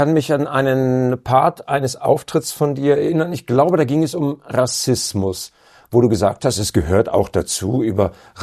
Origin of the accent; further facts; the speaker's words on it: Rosenheim, Bavaria, Germany; Dann kommst du im November auch in meine Heimat. Du bist in Rosenheim beim Satire-Gipfel.